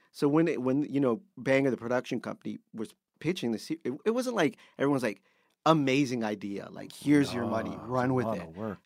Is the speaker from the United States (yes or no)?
no; Canada; So being Canadian really kind of like, people saw us without judgment.